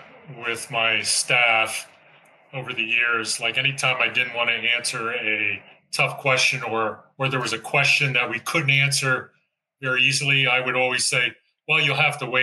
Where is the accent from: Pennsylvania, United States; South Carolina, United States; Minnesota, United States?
Pennsylvania, United States; Easton; Well, born and raised in Lehigh Valley, specifically in Easton, PA.